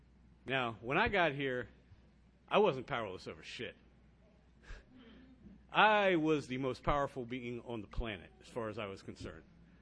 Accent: Manassas, Virginia, United States; now in Southern Maryland, United States; And I say I'm from the Battlefield area, which is out by Manassas. I actually live over in Southern Maryland, but most of my meetings take place in Battlefield, so it's still my home.

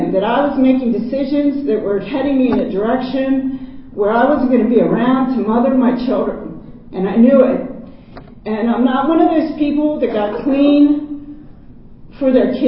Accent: Potomac, Maryland, United States; And I wasn't like them, because I grew up in Potomac, Maryland.

